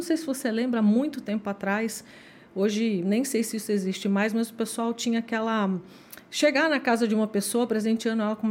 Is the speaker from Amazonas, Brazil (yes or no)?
no; São José dos Campos, São Paulo, Brazil; eu sou natural de São José dos Campos, bem filha de pais simples, né? Morava num bairro assim, um bairro tradicional, na verdade, um bairro até simples de São José dos Campos